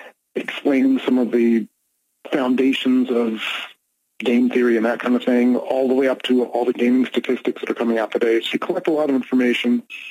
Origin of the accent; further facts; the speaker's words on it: Atlantic City, New Jersey, United States; the interest in gaming research comes from growing up in Atlantic City, from working in casinos